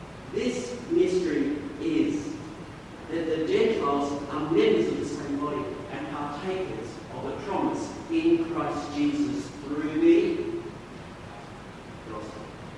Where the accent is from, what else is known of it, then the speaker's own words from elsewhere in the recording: Australia; I'm Australian.